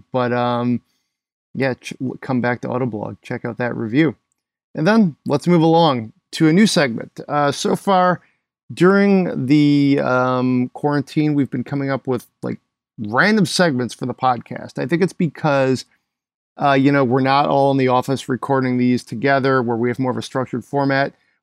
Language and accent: English; Michigan, United States; growing up in Michigan, you don't see a ton of them.